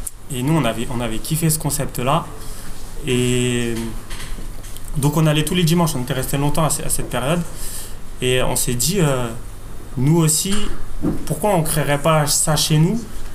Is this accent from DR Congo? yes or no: no; Paris, Île-de-France, France; Ce qu'on a vu à Los Angeles, on a réussi à le ramener chez nous à Paris.